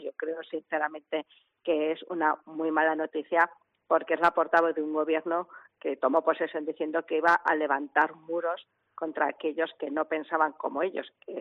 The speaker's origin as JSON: {"language": "Spanish", "town": "Teruel", "region": "Aragon", "country": "Spain", "said": "como aragonesa y sobre todo especialmente como turolense es una muy mala noticia."}